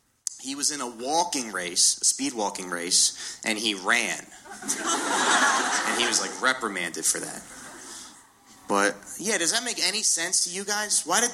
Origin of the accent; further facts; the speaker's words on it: New Jersey, United States; I'm from Jersey originally, and very nice. Yeah, I'm from like a very Italian part of Jersey, and one thing I remember about growing up there